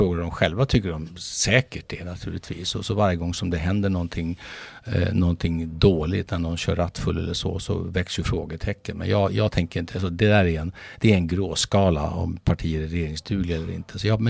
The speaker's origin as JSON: {"language": "Swedish", "region": "Skåne", "country": "Sweden", "said": "Jag är ju skåning som du från mig"}